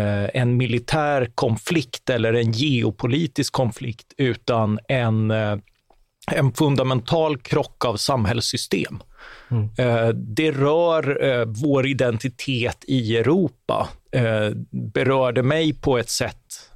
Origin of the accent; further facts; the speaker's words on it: Sweden; alla de möjligheter som att studera och jobba utomlands och sånt där som är lite grann vant oss vid som svenskar.